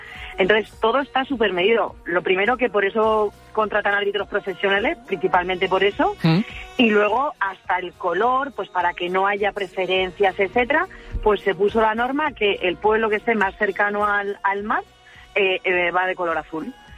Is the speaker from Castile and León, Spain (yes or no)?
no; Castilla-La Mancha, Spain; en mi pueblo, que son 11 habitantes censados, la Fuensaleñana, ahí en Guadalajara, en plena Alcarria, solo había una televisión